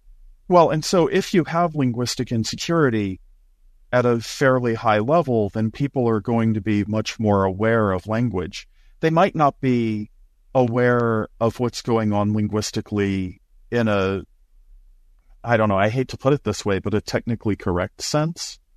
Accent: Upper South, United States; I grew up in the South, in the Upper South.

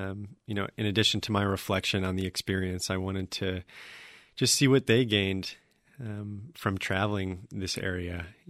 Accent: Wisconsin, United States; now in Quad Cities, United States; I grew up in Wisconsin, and so I knew of people who were connected to the river, but I did not necessarily have that growing up, and I've lived in the Quad Cities now for almost 8 years

